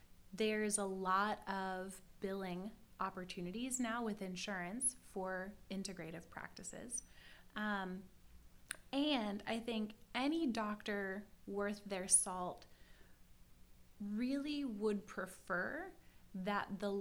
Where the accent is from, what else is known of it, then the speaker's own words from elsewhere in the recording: Vermont, United States; So the easier answer to that question is that I come from Vermont, which is one of the most liberal states nation, right?